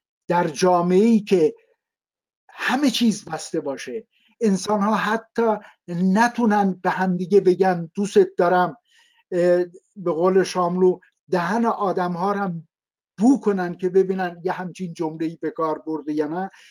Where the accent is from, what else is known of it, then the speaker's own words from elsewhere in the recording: Tehran, Tehran Province, Iran; also born or lived in village; خانواده ما مجبور شدن به تهران مهاجرت کنن و الان نزدیک به 60 خورده‌ای ساله که من اصلا زادگاه همون ندیدم ولی تمام شهرهای آذربایجان رو دیدم.